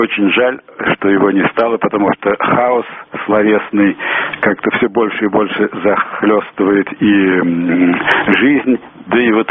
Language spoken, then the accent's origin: Russian; Saint Petersburg, Russia; я коренной питерский человек, да.